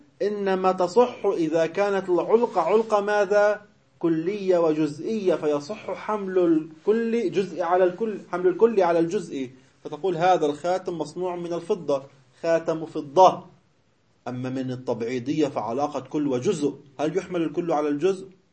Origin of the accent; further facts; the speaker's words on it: South Lebanon, Lebanon; ميسي في عنا بلبنان بجنوب خلف قريتنا بسير على حدود مع فلسطين.